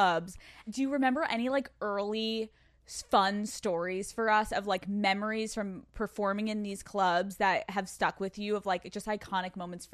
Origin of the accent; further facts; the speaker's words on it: Germany; I am actually interested too, growing up in Germany, like what is the difference between nightclubs in Germany versus nightclubs in America?